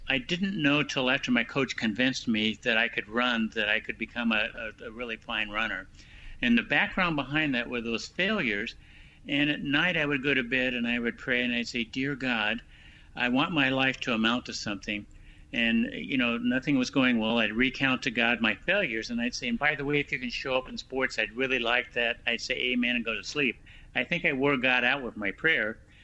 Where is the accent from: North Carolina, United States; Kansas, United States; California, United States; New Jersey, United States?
Kansas, United States; Wichita; there aren't a lot of other sports growing up in Wichita, Kansas that you can try out for.